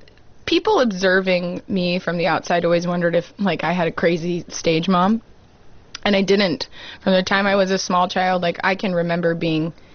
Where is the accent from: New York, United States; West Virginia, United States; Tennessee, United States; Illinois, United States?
Tennessee, United States; Jackson; born or raised there